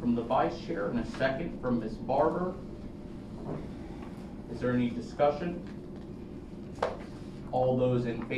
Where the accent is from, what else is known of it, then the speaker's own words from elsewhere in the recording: Maryland, United States; grew up in the rural portion of Maryland.